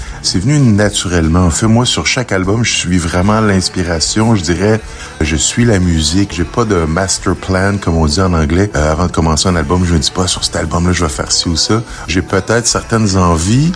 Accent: Quebec, Canada; vu que je viens du Québec, j'ai fait beaucoup d'allers-retours

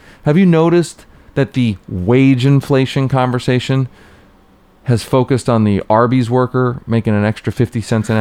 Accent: Philadelphia, Pennsylvania, United States; now in Denver, United States; I grew up in Philadelphia. I live in Denver now, but I grew up in Philadelphia.

